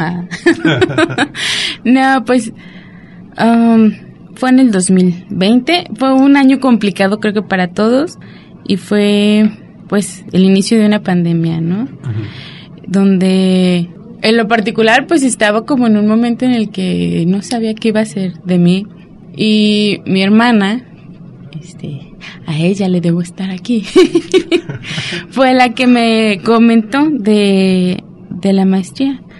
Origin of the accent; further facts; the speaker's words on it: Colotlán, Jalisco, Mexico; soy originaria de Colotlán